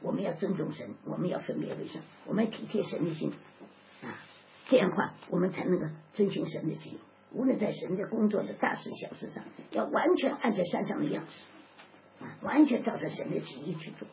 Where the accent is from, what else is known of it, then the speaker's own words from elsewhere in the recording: China; 他多么感动我们中国人呢？我们中国人都没有这样牺牲爱自己的国家